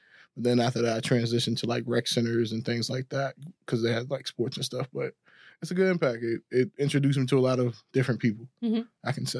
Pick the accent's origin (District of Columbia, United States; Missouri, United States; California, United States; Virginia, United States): Virginia, United States; Richmond; I grew up in Richmond, and I grew up with a lot of opportunities, I can say.